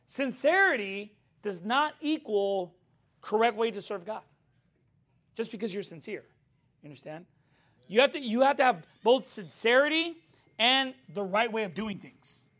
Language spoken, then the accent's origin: English; California, United States; I'm from Cali, boy.